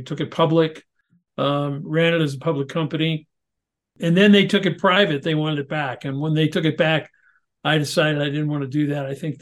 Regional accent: Chicago, Illinois, United States; but I grew up in Chicago and I went to school at Denison University in Ohio.

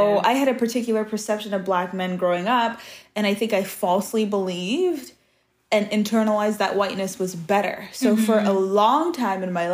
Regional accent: Brooklyn, New York, United States; especially growing up in Brooklyn, that was the context.

